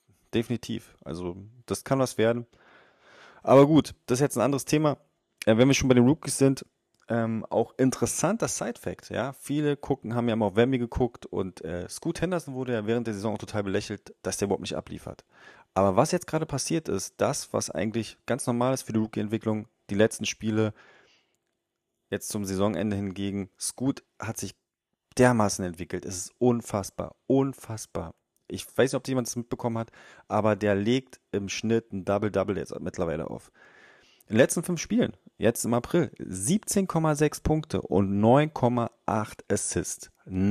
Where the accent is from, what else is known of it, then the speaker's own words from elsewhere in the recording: Berlin, Germany; als Berliner natürlich ganz unvoreingenommen